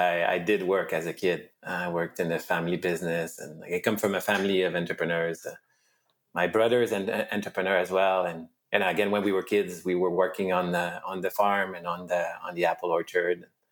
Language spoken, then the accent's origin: English; Montreal, Quebec, Canada; Oh, pretty much grew up in Montreal all my life. Grew up in the eastern townships in the remote areas